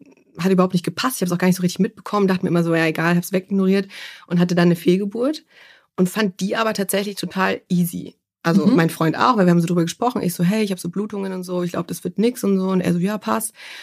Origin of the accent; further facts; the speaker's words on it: Munich, Bavaria, Germany; ich komme aus München, ich bin freiberufliche Regisseurin und ich habe ein Kind, einen Jungen und der ist 3 Jahre alt, ein bisschen über 3 Jahre alt.